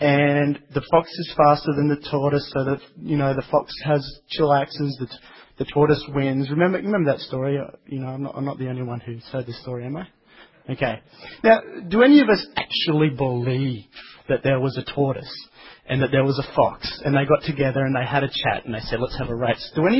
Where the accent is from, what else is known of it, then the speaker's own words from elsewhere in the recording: Brazil; English is a second language; I grew up in Brazil, so I know Portuguese, and in Brazil we have the verb escrever